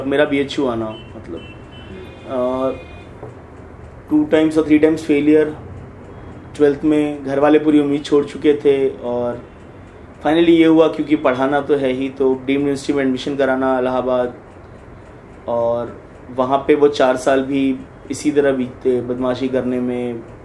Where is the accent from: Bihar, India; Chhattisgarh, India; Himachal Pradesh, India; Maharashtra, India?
Maharashtra, India; Mumbai; born or raised there; also born or lived in Varanasi / Jaunpur